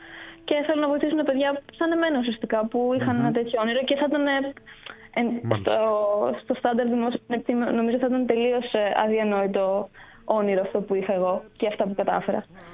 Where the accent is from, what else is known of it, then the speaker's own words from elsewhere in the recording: Komotini, East Macedonia and Thrace, Greece; Ναι, στην Κομωτινή μεγάλωσα, γεννήθηκα, έζησα τα πάντα εκεί.